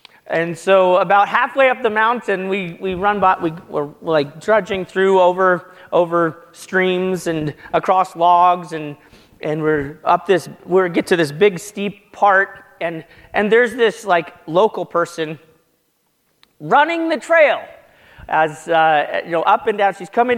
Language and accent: English; Denver, Colorado, United States; I grew up in Denver, Colorado, surrounded by mountains. I now live very near Sun Valley